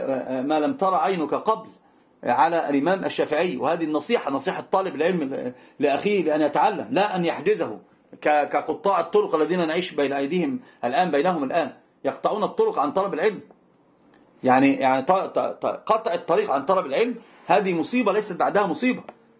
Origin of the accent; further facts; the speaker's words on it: Alexandria, Alexandria Governorate, Egypt; وهي يعني أنا اسكندراني محض خالص.